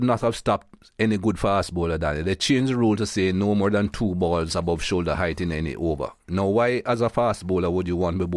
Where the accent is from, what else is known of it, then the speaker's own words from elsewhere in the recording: Jamaica; now in United States; I'm proud Jamaican, of course. Mm. And I still have my Jamaican passport. I live in the U.S. now, but I still travel on my Jamaican passport